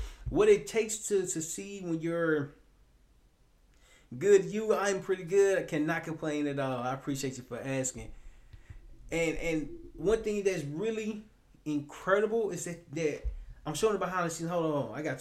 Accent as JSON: {"language": "English", "town": "Little Rock", "region": "Arkansas", "country": "United States", "lives_now": "Temple, United States", "said": "I'm from Temple. I'm in Temple right now. Well, not from. Originally, I'm from Little Rock, Arkansas, but I stay in Temple now."}